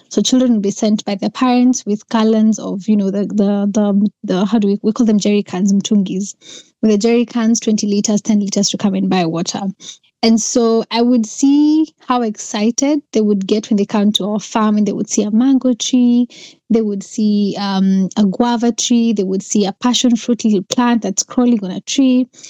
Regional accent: Meru County, Kenya; where my hometown is called Meru County, which is one of the breadbaskets of Kenya

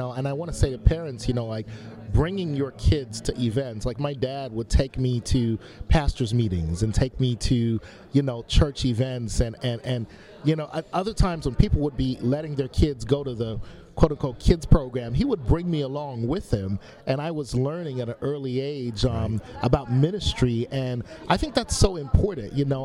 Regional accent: Western Canada, Canada; But I grew up in Western Canada, and there were a lot of Ukrainians.

